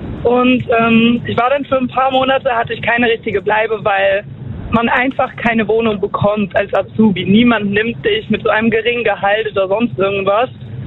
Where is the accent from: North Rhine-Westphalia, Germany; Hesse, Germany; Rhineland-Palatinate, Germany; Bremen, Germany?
Rhineland-Palatinate, Germany; Weissenthurm; Ich bin aus Weißenturm, Main Koblenz.